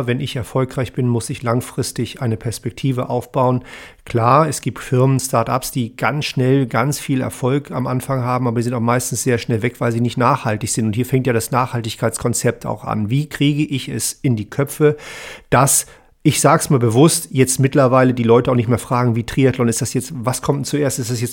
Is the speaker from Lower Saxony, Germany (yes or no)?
yes; Hanover, Lower Saxony, Germany; Ich komme aus Hannover ehemalig